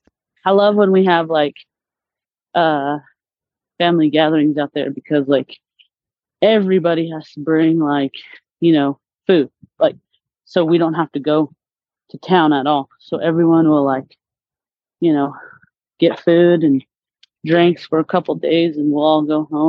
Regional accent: Whitecomb, United States; now in Gilbert, United States; Well, my hometown, like where I'm originally from, is called, on the reservation, it's called Whitecomb. And that's originally where I'm from. But my, living situation is in Gilbert, Arizona, yes.

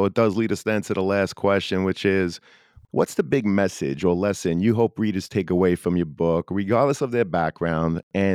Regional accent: New York City, New York, United States; now in Long Island, United States; So I grew up in the Bensonhurst area of Brooklyn, and my wife and I now live on Long Island.

